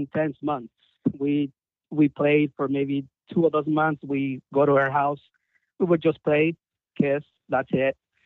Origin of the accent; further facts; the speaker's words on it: Mexico City, Mexico; Yeah, I'm from Mexico City.